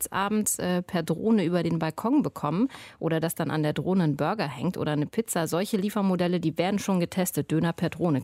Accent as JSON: {"language": "German", "region": "Brandenburg", "country": "Germany", "tie": "born or raised there", "lives_now": "Cologne, Germany", "said": "mein Heimatdorf Brandenburg-Potsdam-Mittelmark"}